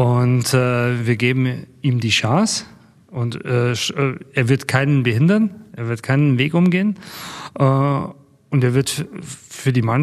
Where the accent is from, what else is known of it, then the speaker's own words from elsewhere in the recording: Bavaria, Germany; Wir kommen aus Bayern, er kommt aus Bayern.